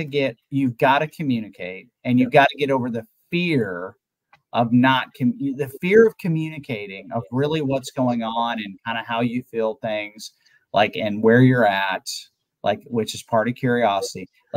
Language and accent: English; Midwest, United States; So as I moved, like I grew up in the Midwest, right?